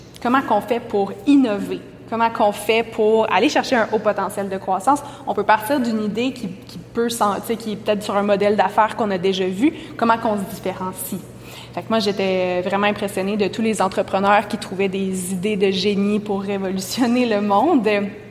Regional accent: Quebec, Canada; Puis moi, je viens de l'Outaouais

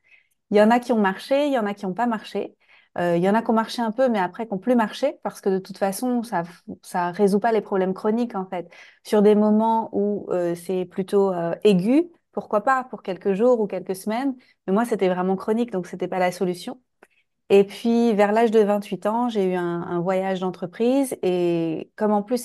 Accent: Nantes, Pays de la Loire, France; moved away as an adult; also born or lived in Costa Rica; now in Bali, Indonesia; j'habite à Bali, près de la mer, depuis l'année dernière. Avant, je vivais au Costa Rica. Je suis originaire de France, de Nantes, j'ai 40 ans.

